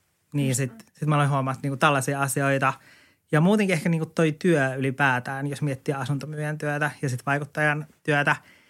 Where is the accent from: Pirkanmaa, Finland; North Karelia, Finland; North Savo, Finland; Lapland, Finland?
Lapland, Finland; also born or lived in Oulu; mä oon alun perin kotoisin Lapista, eli koen olevani lappilainen. Mutta oon siis asunut myös pitkään Oulussa, joten se on mun semmoinen niin kuin kakkosidentiteetti.